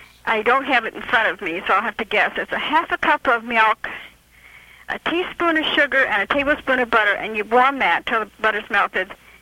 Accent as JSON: {"language": "English", "region": "Missouri", "country": "United States", "said": "And we're from the Midwest, Missouri."}